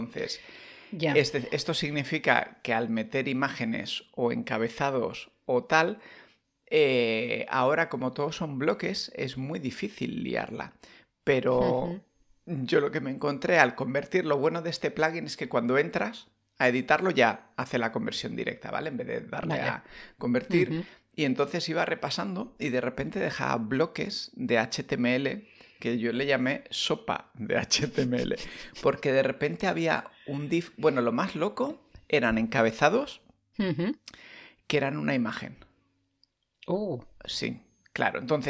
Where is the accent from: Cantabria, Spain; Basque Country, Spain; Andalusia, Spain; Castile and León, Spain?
Basque Country, Spain; yo soy un vasco